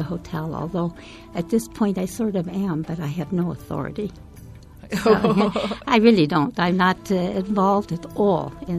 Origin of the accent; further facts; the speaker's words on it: Detroit, Michigan, United States; Of course, I'm from Detroit, and at that time, it was a city of about 3 million people.